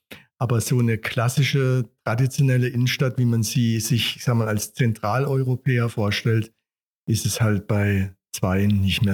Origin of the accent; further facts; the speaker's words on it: Stutensee, Baden-Württemberg, Germany; von der IHK Karlsruhe. Ich stamme selber auch aus Studensee. Also seit 98 bin ich in Büchig wohnhaft, fühle mich auch sehr wohl hier.